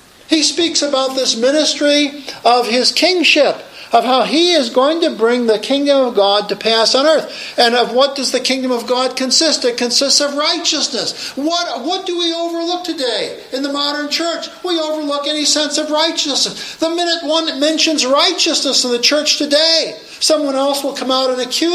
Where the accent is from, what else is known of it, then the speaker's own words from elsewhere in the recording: Pennsylvania, United States; I know I grew up in Western Pennsylvania in my college years